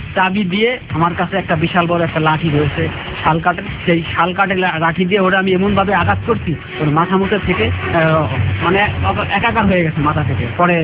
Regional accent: Bangladesh; কিন্তু আমি বাংলাদেশি বলে না, আমি ইন্ডিয়ান লোক হিসাবে সাত মাস রইলাম।

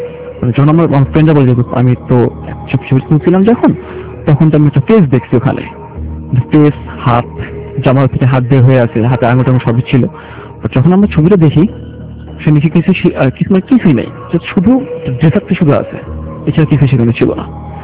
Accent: Mirpur, Dhaka Division, Bangladesh; আমি মিরপুর থেকে এসেছি।

